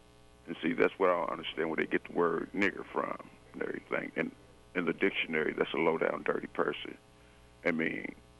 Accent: Mississippi, United States; Right. I'm from there. I love my hometown, but I never will visit it because there's still stupidity in the South.

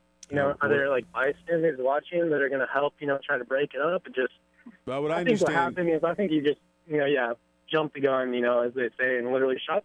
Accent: Virginia, United States; I'm not from around here. I'm from Virginia.

